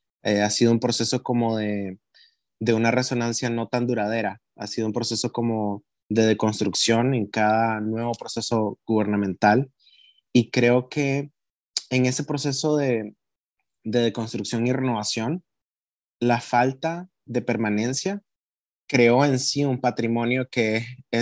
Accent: Nicaragua; now in United States; crecí en Nicaragua, vine a los Estados Unidos en 2018

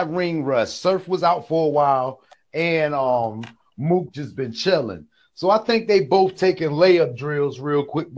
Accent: Virginia, United States; I'm a dude from Virginia, so you know what I mean? We keep guns and shit like that.

